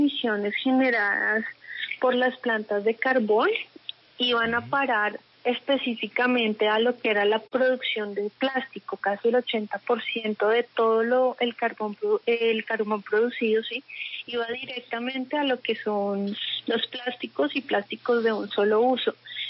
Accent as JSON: {"language": "Spanish", "region": "Bogotá", "country": "Colombia", "said": "nosotros como bogotanos no lo sabíamos."}